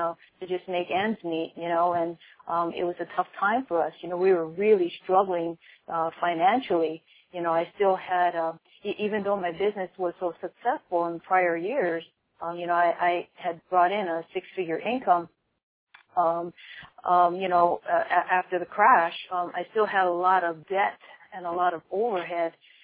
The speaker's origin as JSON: {"language": "English", "region": "Hawaii", "country": "United States", "tie": "born or raised there", "said": "Sure. Well, I am from Oahu. I was born and raised here, and I've always been an entrepreneur all my life."}